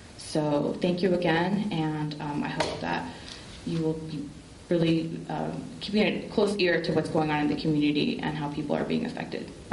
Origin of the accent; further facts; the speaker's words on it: Oakland, California, United States; now in Alameda, United States; I was born and raised in Oakland, lived there all my life, and came here to Alameda because it was more affordable